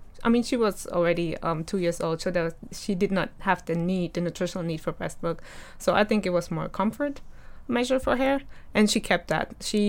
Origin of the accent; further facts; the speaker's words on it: Germany; English is a second language; I was born and raised in Germany and have since traveled with my husband across the world.